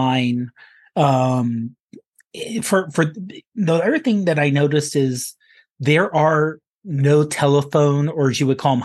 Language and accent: English; Pittsburgh, Pennsylvania, United States; My answer is, I'm from Pittsburgh. We do not have straight streets. We do not have flat streets. We do not have wide streets.